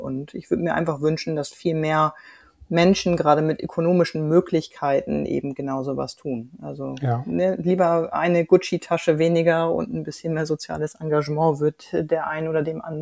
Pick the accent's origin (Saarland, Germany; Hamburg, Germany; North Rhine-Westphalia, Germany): Hamburg, Germany; gerade als Hamburgerin. Ich habe lange in der Schanze gewohnt, um die Ecke vom Stadion